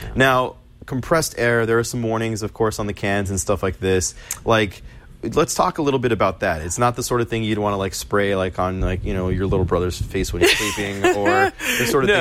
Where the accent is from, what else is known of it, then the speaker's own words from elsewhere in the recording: Phoenix, Arizona, United States; now in San Francisco, United States; I'm from Phoenix and you got AC everywhere, right. But you still had, it's also like the desert, it's dusty.